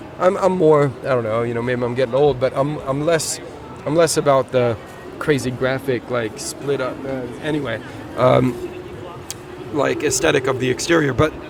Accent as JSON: {"language": "English", "country": "United States", "tie": "born or raised there", "said": "but I grew up in the States."}